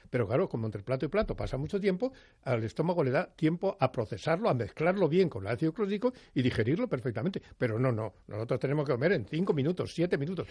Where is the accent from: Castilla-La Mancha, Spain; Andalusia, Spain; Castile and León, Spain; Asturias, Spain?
Castile and León, Spain; León; Yo soy de León, como sabes muy bien, y te aseguro que si un chorizo de León no me pica un poco, no me gusta.